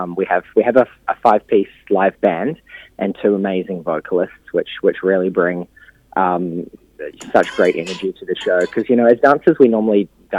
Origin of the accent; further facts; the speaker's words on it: Auckland, New Zealand; now in Sydney, Australia; No, I'm originally from Auckland, actually.